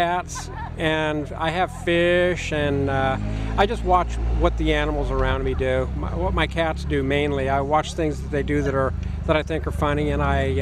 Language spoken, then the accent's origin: English; Nashville, Tennessee, United States; I'm from Nashville, and it's Off the Edge Art.